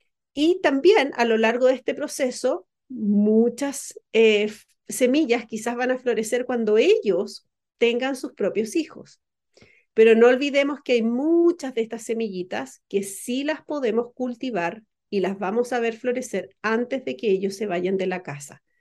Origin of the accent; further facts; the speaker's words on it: Chile; Yo en mi caso crecí en Chile.